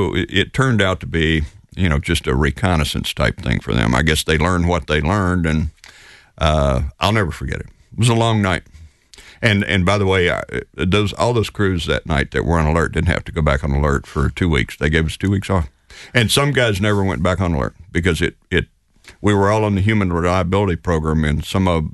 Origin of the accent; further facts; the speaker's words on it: North Carolina, United States; Well, I grew up in rural North Carolina. The closest place for my mother to buy groceries was 14 miles away. I grew up on a tobacco farm and spent 22 wonderful summers there.